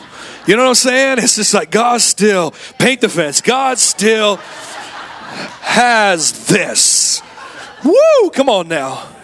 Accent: Oakland, California, United States; I'm from the hood. I grew up in Oakland, and don't let my blonde hair and green eyes fool you. I grew up in the hood.

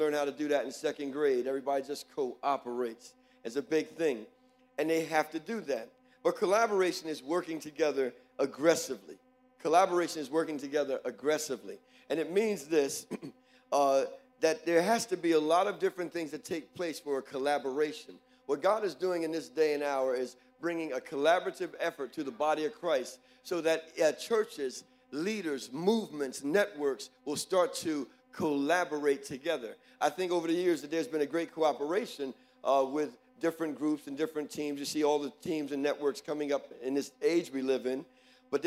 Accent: New Jersey, United States; and I'm from the East Coast and from New Jersey and New York area

